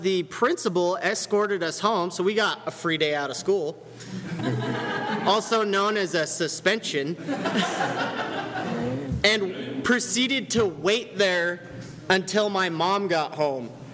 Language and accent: English; Boring, Oregon, United States; I grew up in a little town called Boring, Oregon. You can Google map it, and it's real.